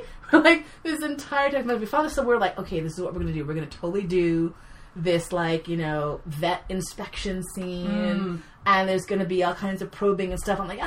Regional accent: New York City, New York, United States; I grew up here in New York City.

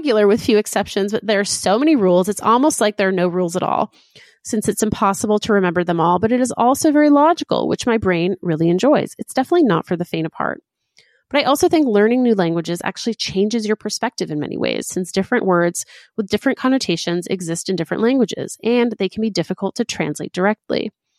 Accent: United States; moved away as an adult; now in Helsinki, Finland; I'm an American living in Helsinki for 2 years now, a lifelong dream after being here as an exchange student in high school.

